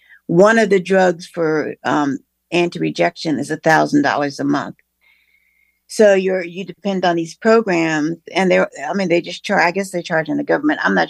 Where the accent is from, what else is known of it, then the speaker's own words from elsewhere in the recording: Washington, District of Columbia, United States; now in Bethesda, United States; I was born and raised in D.C., right in the neighborhood. I was born in Petworth, near Mount Pleasant, that area, and I lived there for most of my life. I'm in Bethesda right now, but I'm from D.C.